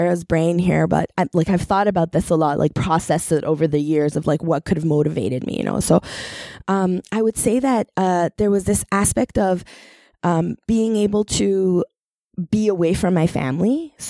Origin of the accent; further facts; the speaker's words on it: Iran; now in Canada; Okay, so I would say this little lassie's journey started. I came to Canada from Iran.